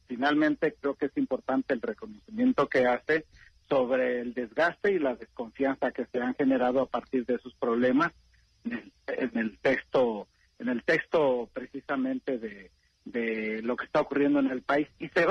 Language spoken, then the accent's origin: Spanish; Mexico; Nosotros como mexicanos